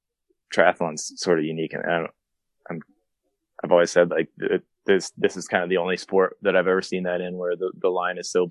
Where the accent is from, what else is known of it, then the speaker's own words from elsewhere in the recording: Kansas, United States; growing up in Kansas, that sort of plays in my favor. I grew up in heat and ran in heat as a kid